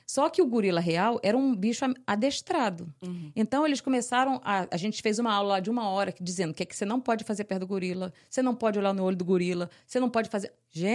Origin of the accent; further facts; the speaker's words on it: Rio de Janeiro, Brazil; Eu sou do Rio de Janeiro.